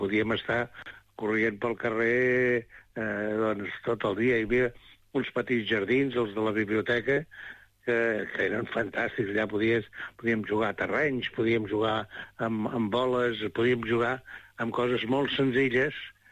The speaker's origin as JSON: {"language": "Catalan", "town": "Figueres", "region": "Catalonia", "country": "Spain", "tie": "born there", "said": "vaig néixer a Figueres. Però no has dit l'any que vaig néixer. Jo vaig néixer el 1940."}